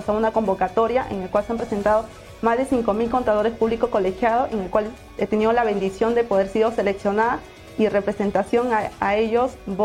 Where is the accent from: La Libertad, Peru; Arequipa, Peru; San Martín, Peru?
La Libertad, Peru; también en el cual yo soy de la Tierra de la Libertad